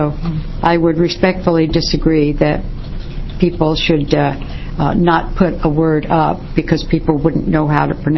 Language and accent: English; Amite, Louisiana, United States; born there; I was born in Amite, Louisiana. Amite is an Indian name.